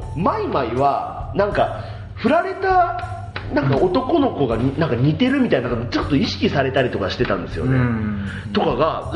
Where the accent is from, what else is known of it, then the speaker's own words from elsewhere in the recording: Aomori, Japan; 高校が僕青森出身なんで。